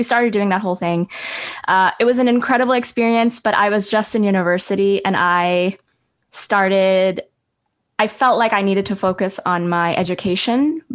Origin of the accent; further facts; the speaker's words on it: Pakistan; accent: Pakistani; also born or lived in England; my journey started in Pakistan. I was born in England, but then I was raised in Pakistan. So from about age 5 to 16, I went to high school there. Lost my British accent and picked up my Pakistani accent